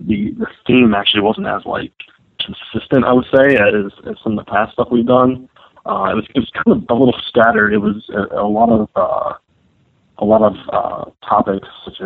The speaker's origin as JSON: {"language": "English", "country": "United States", "said": "especially coming from my own perspective, being an American"}